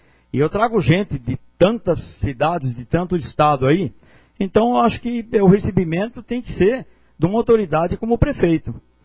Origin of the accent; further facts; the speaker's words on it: Jataizinho, Paraná, Brazil; also born or lived in São Caetano do Sul; uma cidade tão pequena como Jataizinho, e eu vim de uma cidade de São Caetano do Sul, voltei para minha cidade natal, para tentar fazer alguma coisa pela essa cidade, nesses 12 anos.